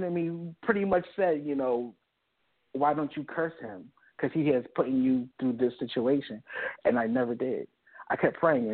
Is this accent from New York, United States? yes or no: no; Philadelphia, Pennsylvania, United States; I'm originally from Philadelphia, guys. I'm originally from Southwest Philadelphia.